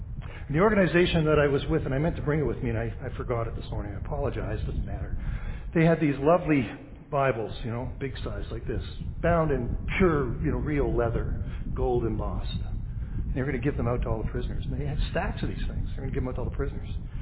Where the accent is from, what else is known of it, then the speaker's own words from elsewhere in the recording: Canada; born there; The fact that we've been born in this country means that because we're Canadian citizens, we have the right